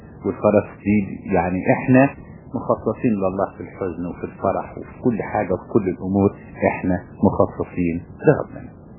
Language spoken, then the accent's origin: Arabic; Egypt; ويمكن لغايه دلوقتي عندنا في مصر بالذات